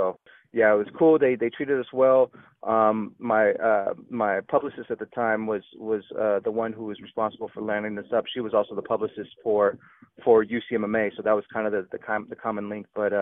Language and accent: English; California, United States; Well, again, just growing up where I grew up, I'm from the Bay Area. Mom's from San Francisco.